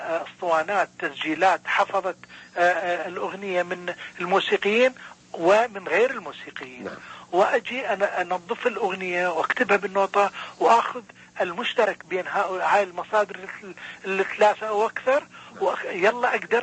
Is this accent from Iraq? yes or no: yes; Iraq; moved away as an adult; بعد ما طلعت أنا من العراق مجبر طبعا